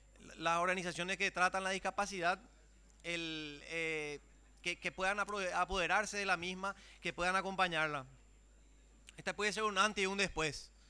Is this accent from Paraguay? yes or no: yes; Paraguay; Y que como paraguayos seamos un país que no excluya ni un solo paraguayo